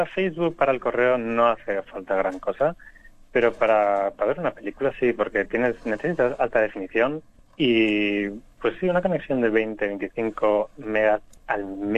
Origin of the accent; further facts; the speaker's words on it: Spain; now in Peru; yo en 2011 tenía contratado en España, que es de donde vengo